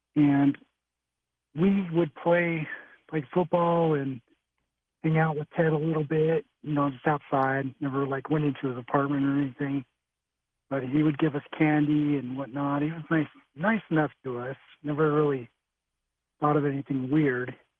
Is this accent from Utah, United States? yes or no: yes; Salt Lake City, Utah, United States; I grew up in Salt Lake City in the Avenue area.